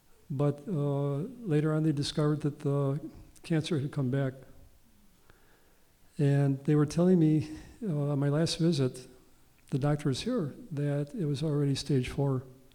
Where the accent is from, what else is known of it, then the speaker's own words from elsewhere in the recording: Philippines; as you know now, I'm from the Philippines.